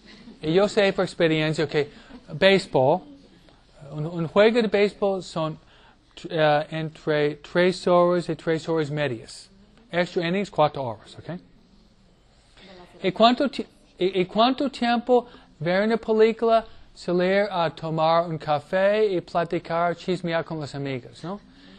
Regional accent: New York, United States; él viene de Tennessee, yo vengo de Nueva York, ¿ok? Nosotros somos rápidos, ¿ok? Rápido, Nueva Yorkina, ¿no?

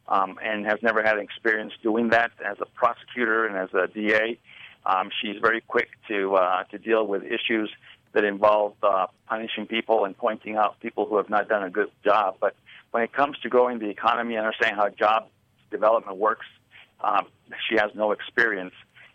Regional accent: Santa Fe, New Mexico, United States; Let me begin by telling your listening audience that I'm a native New Mexican. I was born in New Mexico, born actually there in Santa Fe.

